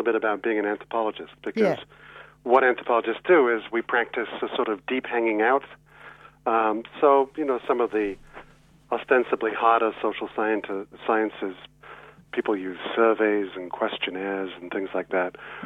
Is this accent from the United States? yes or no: no; United Kingdom; accent: British; The Americans tend to have this thing about the British.